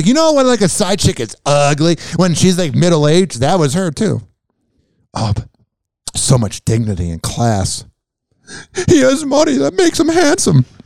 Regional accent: New York, United States; I'm Italian, bro. I'm from New York.

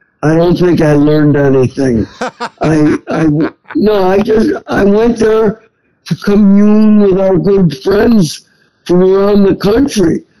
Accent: New York, United States; now in Florida, United States; You know, people accuse me, because I'm from New York State, of moving here because it's political.

